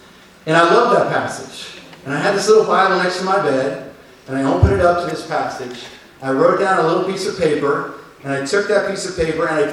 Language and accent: English; New Jersey, United States; I grew up in Sussex County, and we grew up on 3 acres. We had chickens. We had a huge garden. We lived on a dirt road, and we were surrounded by farms.